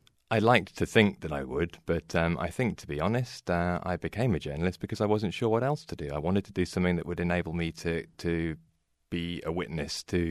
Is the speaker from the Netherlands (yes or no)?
yes; Netherlands; But I lived abroad when I was young. I grew up partly in Holland.